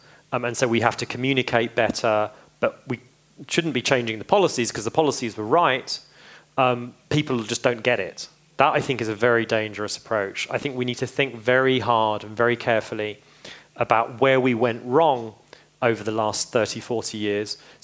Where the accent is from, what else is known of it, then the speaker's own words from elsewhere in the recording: United Kingdom; now in United States; I'm biased because I'm British and I live in America